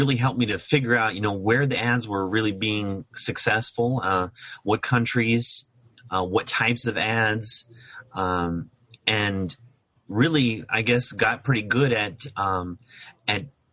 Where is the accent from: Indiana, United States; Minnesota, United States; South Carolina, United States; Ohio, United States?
Ohio, United States; Cincinnati; moved away as an adult; now in Florida, United States; I'm originally from Cincinnati, Ohio. I moved to Florida about 10 years ago.